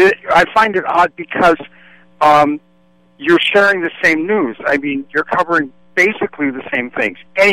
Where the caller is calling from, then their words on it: San Francisco, California, United States; I'm calling from San Francisco.